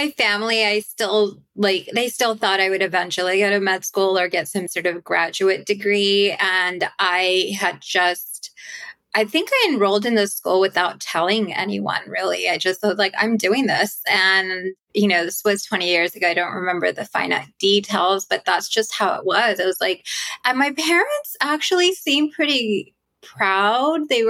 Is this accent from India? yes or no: yes; India; And I'm Indian. I grew up with Ayurveda infused in my life.